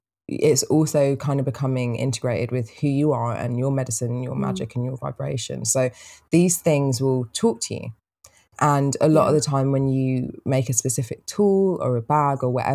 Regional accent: London, United Kingdom; I'm from London, bruv.

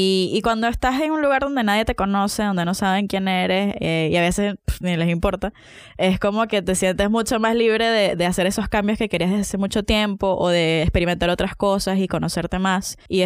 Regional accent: Venezuela; prefiero decir que soy de un estado X de Brasil o que soy de Colombia a veces, para no tener que calarme ese, ay, ¿cómo está todo en Venezuela?

